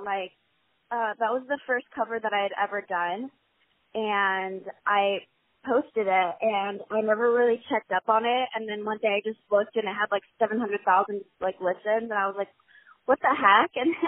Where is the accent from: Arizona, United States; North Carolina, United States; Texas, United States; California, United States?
Arizona, United States; Mesa; Yeah, I'm from Mesa.